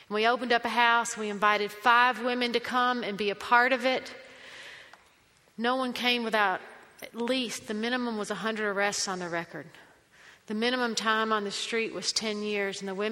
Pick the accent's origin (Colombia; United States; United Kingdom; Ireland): United States; Connecticut; born there; And I want to say to Jeff that actually it was a circuitous path that brought this accent to me. I was actually born in Connecticut.